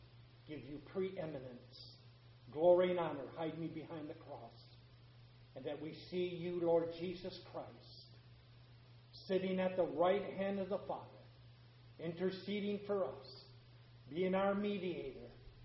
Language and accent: English; Michigan, United States